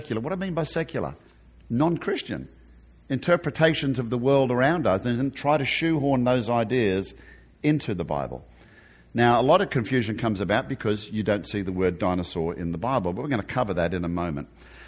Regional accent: Australia; accent: Australian; So you can see I haven't lost my Aussie accent, and I don't intend to.

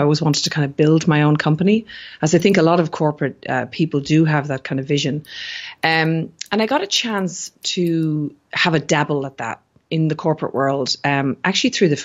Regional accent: Ireland; I hail from Ireland

